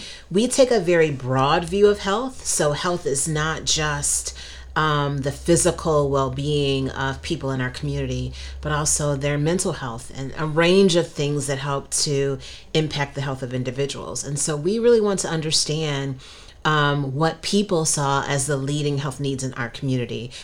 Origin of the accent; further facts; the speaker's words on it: Cleveland, Ohio, United States; So I grew up in Cleveland, and in Northeast Ohio, we had a city health department, a county health department, in addition to having the state health department.